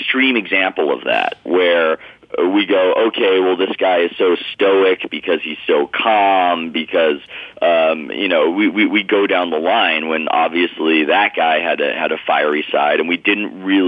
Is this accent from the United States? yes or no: yes; San Diego, California, United States; knowing what I know of growing up in San Diego and Southern California in general, nobody leaves